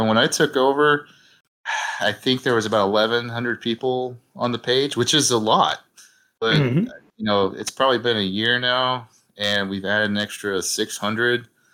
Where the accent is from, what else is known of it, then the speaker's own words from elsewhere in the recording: Texas, United States; I'm from Texas. We don't know how to say foreign stuff.